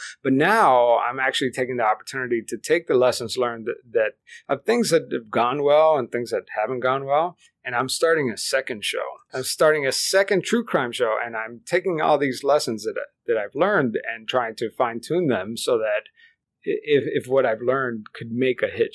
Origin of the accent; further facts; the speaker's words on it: Miami, Florida, United States; English is a second language; Yeah, I mean, I grew up in South Florida, Miami, where English is really optional. I don't know if you've ever been there. Like, so, I mean, my parents didn't want me to lose my language, so they just didn't talk to me in English.